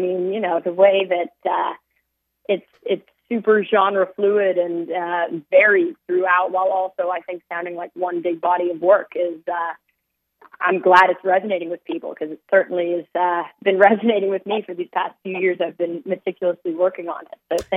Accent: New York City, New York, United States; You know, I'm born and raised in Manhattan. I didn't want to leave Manhattan. I wanted to just go from uptown to downtown.

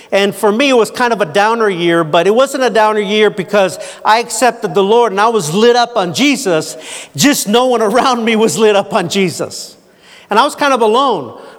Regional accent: Paramount, California, United States; I grew up in Paramount, and Paramount is a suburb of kind of L.A., about 15 minutes outside of L.A.

